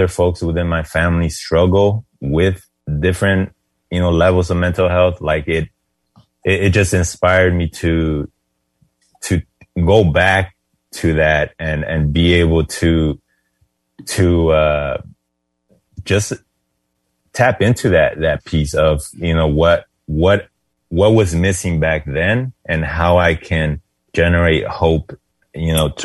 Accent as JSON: {"language": "English", "town": "Los Angeles", "region": "California", "country": "United States", "tie": "born or raised there", "said": "I grew up in East LA, and you know, you just see how much the impact of just racism"}